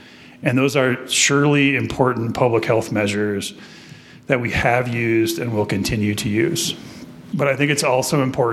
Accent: Milwaukee, Wisconsin, United States; Dr. Blake previously earned a PhD in neuropharmacology from Marquette University in Milwaukee, my hometown, before entering medical school.

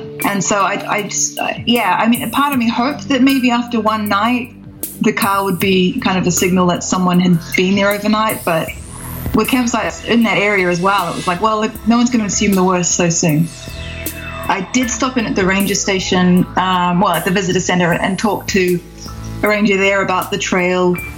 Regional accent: New Zealand; I mean, I'm from New Zealand, and the number of times you read in the paper in New Zealand that someone's gone hiking in the bush

